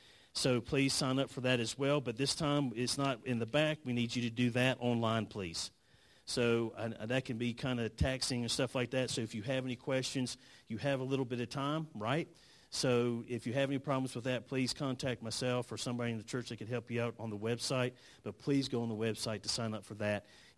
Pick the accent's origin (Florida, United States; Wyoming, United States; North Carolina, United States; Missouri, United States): North Carolina, United States; so I'm from North Carolina, so this looks like an East Coast church because if it gets like just a dusting, we stay home.